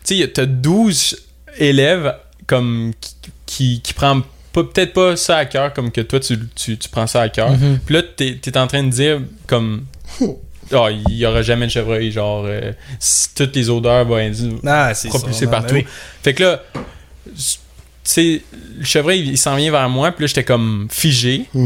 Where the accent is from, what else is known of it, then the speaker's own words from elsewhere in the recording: Saint-Lazare, Quebec, Canada; Ben, j'ai 22. Je suis originaire de Saint-Lazare.